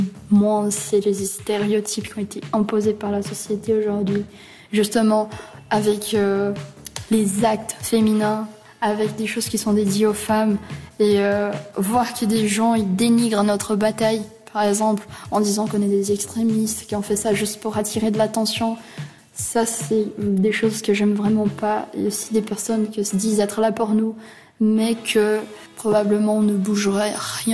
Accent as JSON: {"language": "French", "country": "Brazil", "said": "j'ai 19 ans, je viens du Brésil et je suis opératrice en informatique en deuxième année"}